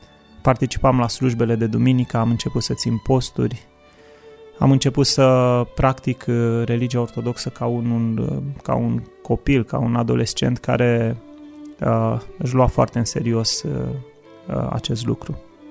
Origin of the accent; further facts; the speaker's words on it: Răzvad, Dâmbovița, Romania; sunt dintr-o localitate de lângă Târgoviște, m-am născut în Răzvad, la 5 km de Târgoviște, județul Dâmbovița, într-o familie în care părinții mei erau declarați ortodoxi, deși nu practicau religia